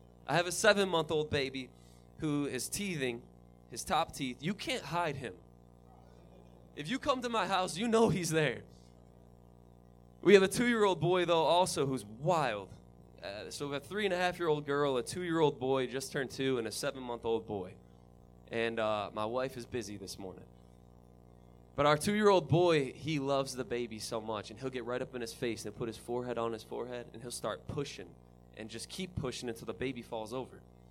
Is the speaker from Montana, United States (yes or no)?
no; Michigan, United States; For me, I grew up in Michigan, a northerner